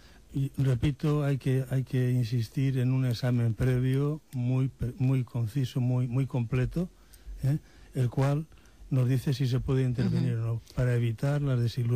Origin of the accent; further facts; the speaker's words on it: Elche, Valencian Community, Spain; y nos fuimos a Menorca, de donde es mi esposa. Allí ejercí 5 años. Y al final, como la cabra tira al monte, me tuve que venir a mi tierra.